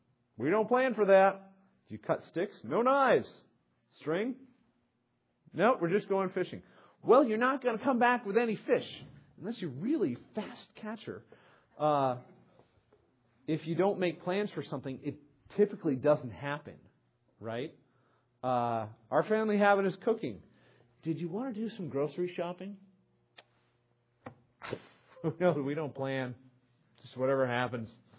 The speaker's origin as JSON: {"language": "English", "region": "New England", "country": "United States", "tie": "born or raised there", "said": "Of course, I grew up in New England where the frontier used to be New York."}